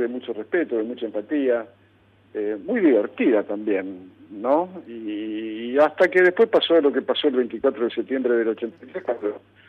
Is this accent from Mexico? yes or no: no; Lincoln, Buenos Aires Province, Argentina; moved away; Porque yo ni siquiera me fui desde Buenos Aires a Europa, yo me fui de Lincoln.